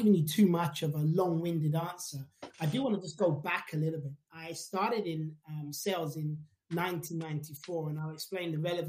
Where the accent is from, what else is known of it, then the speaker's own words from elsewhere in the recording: United Kingdom; born there; So my parents, I was born in the UK.